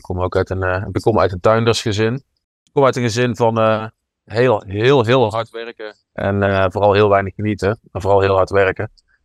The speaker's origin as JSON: {"language": "Dutch", "region": "North Brabant", "country": "Netherlands", "said": "ik kom uit uit Brabant. Ik heb 5 jaar aan TU Delft gestudeerd."}